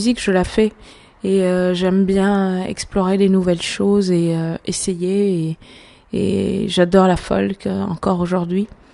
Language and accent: French; Bamako, Mali; je suis née, j'ai grandi à Bamako, au Mali, et je suis musicienne.